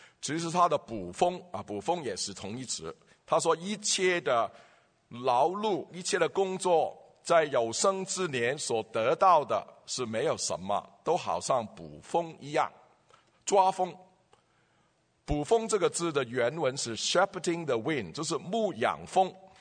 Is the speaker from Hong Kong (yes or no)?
yes; Hong Kong; 我们香港人啊，香港人常常父母赢在起跑线，